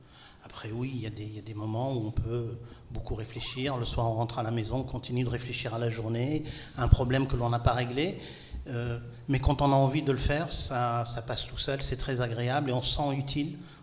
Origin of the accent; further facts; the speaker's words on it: Algeria; now in France; je ne suis pas français, j'ai été naturalisé, je suis algérien. Et donc, du coup, je me sens algérien, je me sens français, je me sens totalement citoyen du monde.